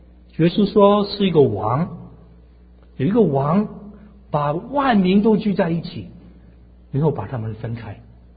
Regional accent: Hong Kong; 我是从香港来，两边都好。

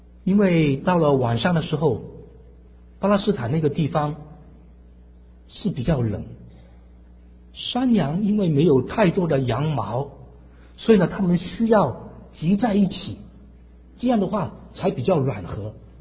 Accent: Hong Kong; 我是从香港来，两边都好。

